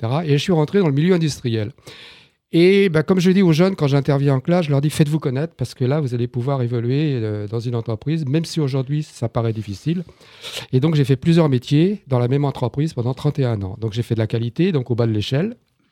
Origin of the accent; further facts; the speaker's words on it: Taverny, Île-de-France, France; je suis tabernacien. Tabernacien de la ville de Taverny, dans le Val-d'Oise.